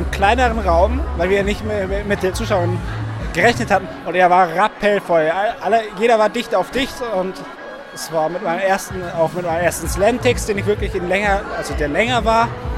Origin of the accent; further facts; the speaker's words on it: Würzburg, Bavaria, Germany; Ich werde, solange ich halt noch zur Schule gehe, vielleicht auch dann noch studiere, halt sehr in meiner Heimatstadt Würzburg bleiben